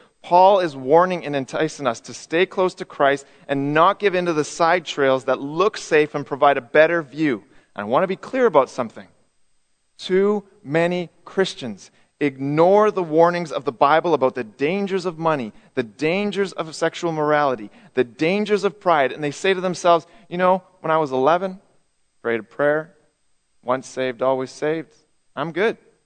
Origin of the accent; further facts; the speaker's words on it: Quesnel, British Columbia, Canada; I grew up in British Columbia, as some of you know, in a little town called Quesnel. It's about 10,000 people. And it's in a plateau area of BC.